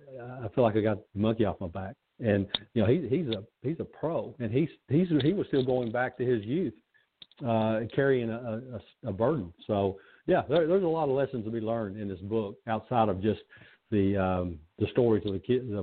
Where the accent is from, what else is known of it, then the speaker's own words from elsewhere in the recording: Kentucky, United States; and you take a kid that was born and raised in Kentucky, and you try to get those four individuals to communicate.